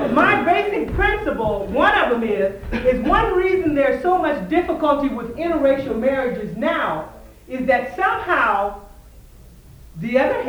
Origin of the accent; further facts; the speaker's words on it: Yakima, Washington, United States; growing up, there was a saying, and I grew up in Yakima, by the way